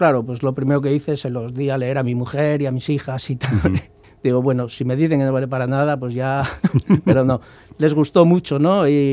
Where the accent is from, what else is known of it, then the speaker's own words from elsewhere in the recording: Basauri, Basque Country, Spain; ya tengo una edad, como has dicho, yo soy de Basauri, fui a la escuela franquista